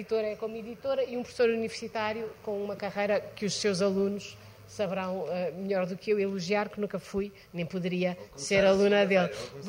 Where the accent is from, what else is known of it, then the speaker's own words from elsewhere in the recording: South, Portugal; eu sou do Sul, penso devagar e falo devagar.